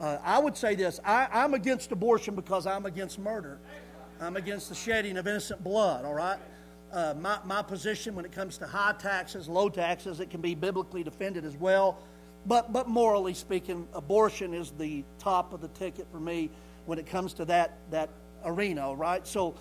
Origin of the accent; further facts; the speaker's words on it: United States; I know what I'm for as an American.